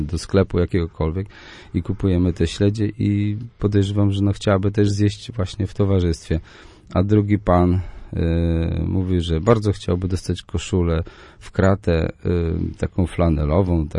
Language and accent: Polish; Słupsk, Pomeranian Voivodeship, Poland; Tak, dlatego ja tutaj powtarzam ciągle, jestem ze Słupska